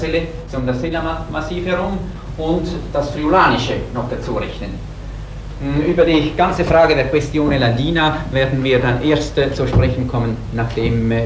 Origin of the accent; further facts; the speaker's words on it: Switzerland; Als Schweizer verstehe ich unter Rätoromanisch vor allem die Sprache, die im Kanton Graubünden gesprochen wird